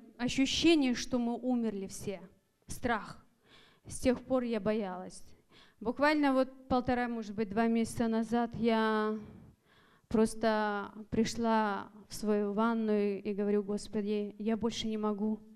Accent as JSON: {"language": "Russian", "region": "Siberia", "country": "Russia", "tie": "born or raised there", "said": "Мы родились там в Сибири, выросли, в общем-то, холодный край."}